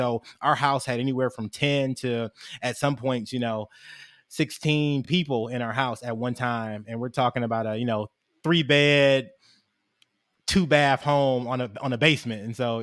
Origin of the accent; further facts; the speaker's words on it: Detroit, Michigan, United States; born and raised in Detroit, Michigan, on the east side of Detroit, between Chalmers and Hayes on a street called Flanders.